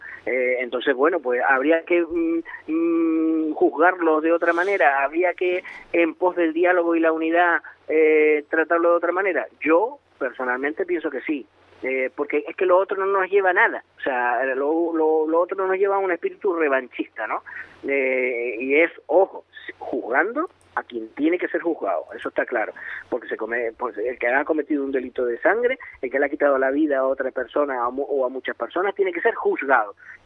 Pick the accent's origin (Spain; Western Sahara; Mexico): Spain; yo como español no siento odio hacia nadie del territorio de España